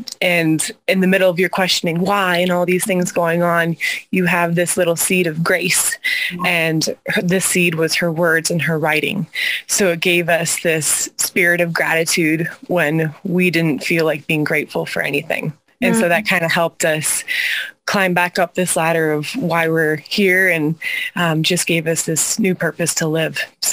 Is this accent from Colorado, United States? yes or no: yes; Boulder, Colorado, United States; born there; Yeah, so I was born in Boulder, Colorado, homeschooled by my parents